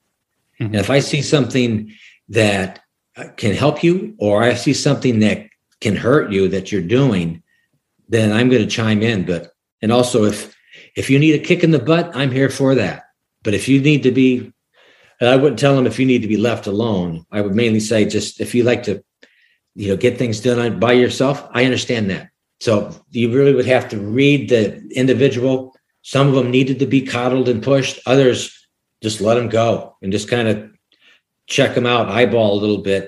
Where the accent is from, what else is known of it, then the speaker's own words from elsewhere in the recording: Sioux City, Iowa, United States; When I grew up in Sioux City, Iowa, I would go up to Briarcliff College, which is a small school in Sioux City